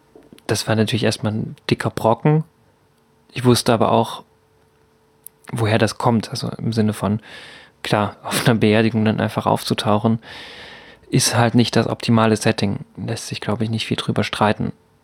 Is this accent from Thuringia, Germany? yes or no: yes; Altenburg, Thuringia, Germany; born there; ich mich geoutet in Altenburg bewegt habe, meiner Geburtsstadt.